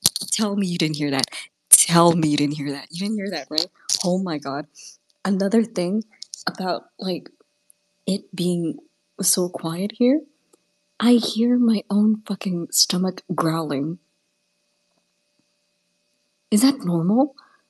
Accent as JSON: {"language": "English", "country": "Canada", "said": "As a Canadian, I'm ashamed to be in the same country as Chill."}